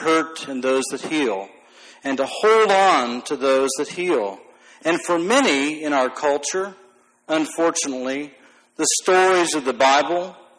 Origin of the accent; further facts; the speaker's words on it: United States; I'm as United Methodist as I am an American.